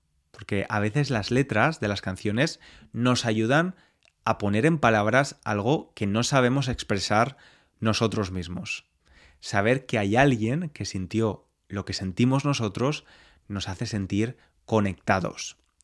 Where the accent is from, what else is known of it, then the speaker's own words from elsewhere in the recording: Spain; born there; Yo soy católico porque nací en España, en una familia de tradición católica. Sin embargo, no soy practicante.